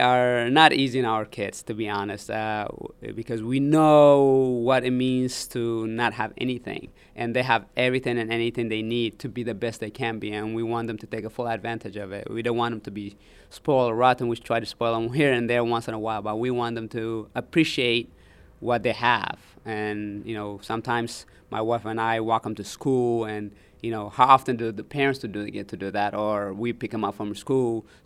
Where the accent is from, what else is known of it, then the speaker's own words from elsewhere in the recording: Eritrea; You know, growing up in Eritrea where I was sometimes so hungry